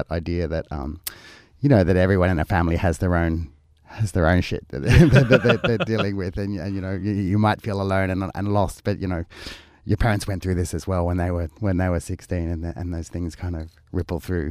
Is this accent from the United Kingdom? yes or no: no; Brisbane, Queensland, Australia; I was born in Western Queensland, but then I moved to Brisbane. I grew up in West End, which was, at the time a really dense migrant community, and I think I was probably the only white kid on the block kind of thing